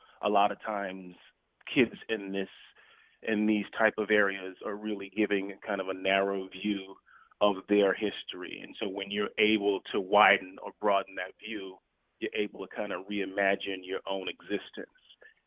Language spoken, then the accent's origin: English; Miami, Florida, United States; I'm originally from Miami, and she's out of San Francisco, but she was here.